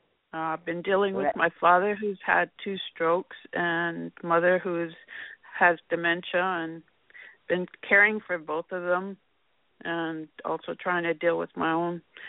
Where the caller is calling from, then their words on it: Vancouver, British Columbia, Canada; I'm speaking from Vancouver.